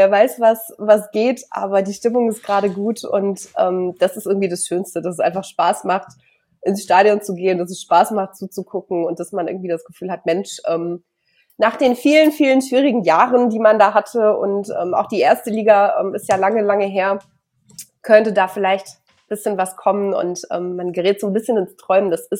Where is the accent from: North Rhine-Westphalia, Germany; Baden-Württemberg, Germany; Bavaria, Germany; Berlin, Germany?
Bavaria, Germany; als Fränkin ja auch immer ein bisschen so